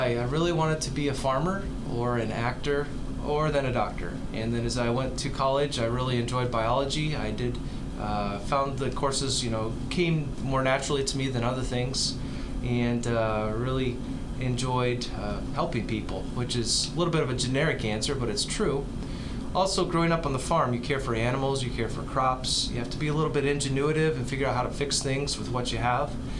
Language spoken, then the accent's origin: English; Pomeroy, Iowa, United States; I grew up in Pomeroy, Iowa. It's up near Fort Dodge.